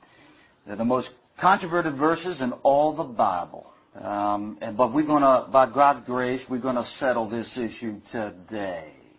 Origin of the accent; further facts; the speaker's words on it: Virginia, United States; now in Maryland, United States; I live right now in Maryland. I was born and raised in Virginia, moved to Maryland, then came back to Virginia, and moved back to Maryland.